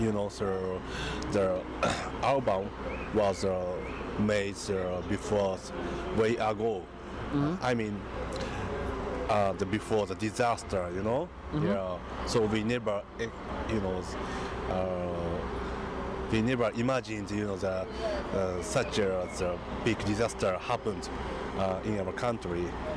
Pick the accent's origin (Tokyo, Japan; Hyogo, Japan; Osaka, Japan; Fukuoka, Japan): Tokyo, Japan; English is a second language; Yeah, and actually we are from Tokyo, and Tokyo is just 200 kilometers from Fukushima reactor.